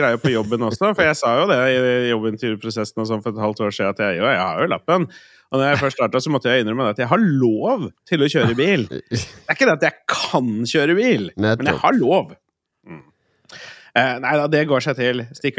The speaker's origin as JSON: {"language": "Norwegian", "region": "Østfold", "country": "Norway", "tie": "born or raised there", "lives_now": "Oslo, Norway", "said": "Akkurat sånn det var på Fløkstad i går, faktisk. Hjemme i Østfold"}